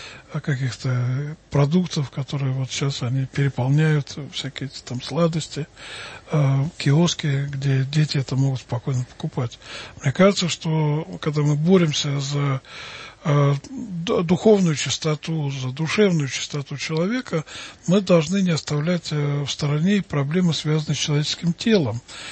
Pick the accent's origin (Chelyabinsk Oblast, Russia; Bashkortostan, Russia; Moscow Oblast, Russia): Moscow Oblast, Russia; Orekhovo-Zuyevo; Я счастлив, что я вырос в Советском Союзе, в городе Орехово-Зуево.